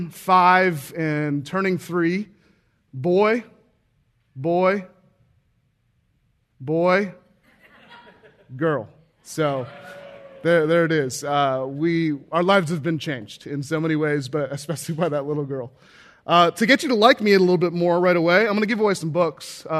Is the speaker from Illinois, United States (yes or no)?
no; San Francisco, California, United States; I'm from San Francisco. We both are.